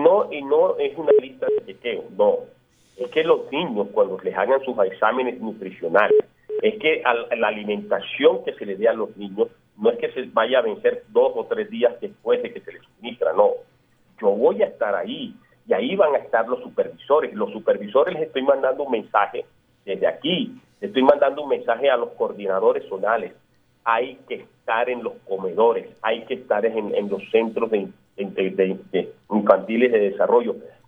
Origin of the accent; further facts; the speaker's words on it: Barranquilla, Atlántico, Colombia; now in Bogotá, Colombia; Algún día tengo que volver a mi tierra, a servirle a mi tierra